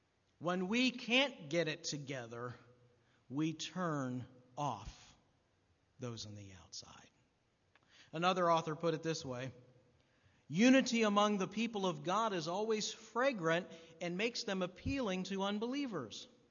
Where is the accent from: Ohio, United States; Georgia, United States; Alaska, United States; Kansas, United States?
Ohio, United States; The church that I grew up in Ohio, we had our own slogan.